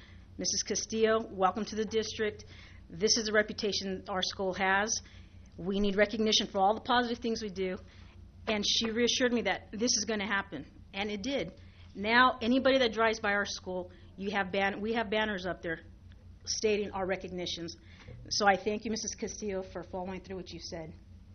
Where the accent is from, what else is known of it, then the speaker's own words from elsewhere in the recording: West Covina, California, United States; Coronado has, growing up in West Covina, Coronado has always been known as that bad school